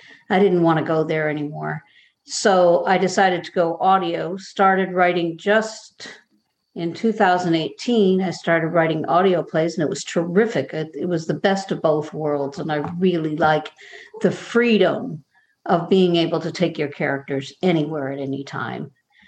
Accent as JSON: {"language": "English", "town": "Boston", "region": "Massachusetts", "country": "United States", "said": "As Debbie says, I come from the Boston area."}